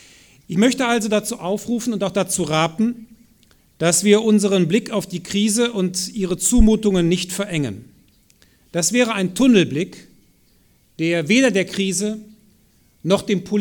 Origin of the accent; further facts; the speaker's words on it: Bonn, North Rhine-Westphalia, Germany; Wir haben gestern in meiner Heimatstadt in Bonn, der früheren Hauptstadt, den Tag der deutschen Einheit begangen.